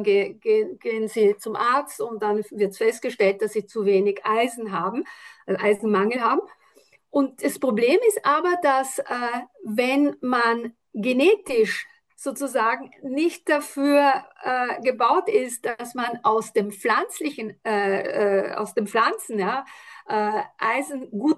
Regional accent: Aosta Valley, Italy; Und mein Papa ist 30 Kilometer nach Auster, das ist ja Hauptort des Austertals, wo ich aufgewachsen bin, gefahren.

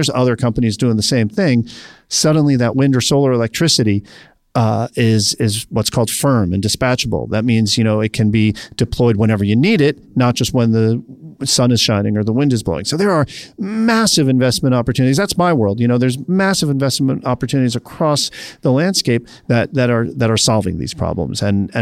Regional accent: East Coast, United States; When I graduated from college, I grew up on the East Coast. I went to college in New York City.

